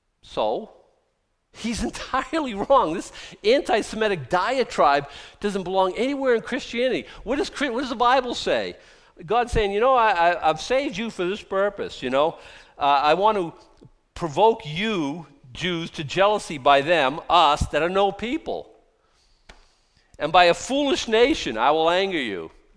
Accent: United States; I'm good with the founding of America. I am an American.

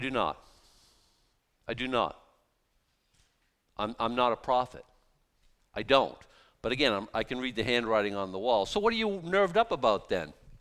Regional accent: United States; Listen, I grew up the whole time I've been growing up in America, homosexuality was a sin.

